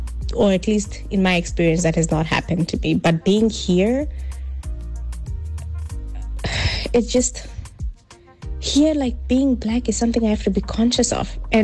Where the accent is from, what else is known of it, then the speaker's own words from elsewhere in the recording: Namibia; now in United States; So the biggest difference between growing up in Namibia and living in Florida is probably how divisive the politics are.